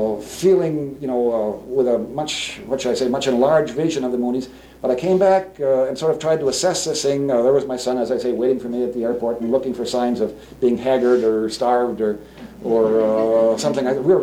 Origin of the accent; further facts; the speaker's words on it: Kenyon, Minnesota, United States; that's about as Swedish Lutheran as my hometown. You know, Kenyon is Norwegian Lutheran.